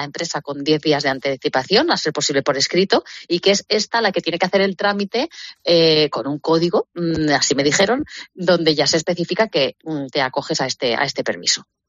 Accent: Barcelona, Catalonia, Spain; al menos en Barcelona de donde yo soy.

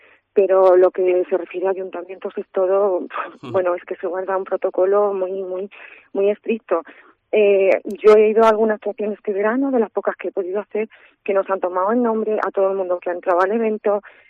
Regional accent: Ciudad Real, Castilla-La Mancha, Spain; yo soy una cantante manchega, nací en Ciudad Real

